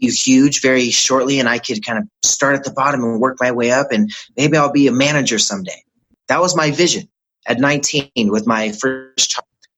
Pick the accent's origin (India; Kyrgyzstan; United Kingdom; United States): United States; Riverside, California; born there; So, you know, I was born in Southern California, Riverside, and the hospital now that I was born at is currently a Lowe's.